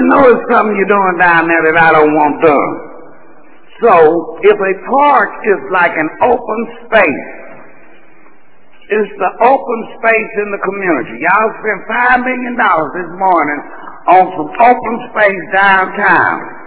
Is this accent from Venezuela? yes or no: no; Dallas, Texas, United States; because I'm from Dallas, and I got relatives all over the city